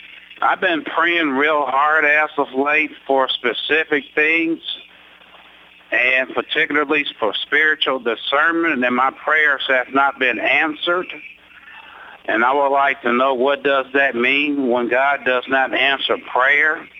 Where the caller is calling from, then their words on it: Dayton, Ohio, United States; I'm calling from Dayton, Ohio.